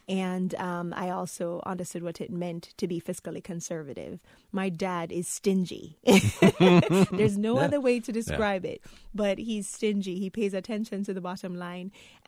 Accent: Jamaica; Growing up in Jamaica was a fun experience. You know, I constantly think about it as being an island girl.

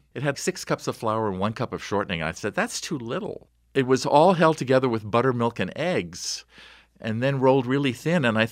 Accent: Shanghai, China; When I was growing up in Shanghai, my Russian grandmother

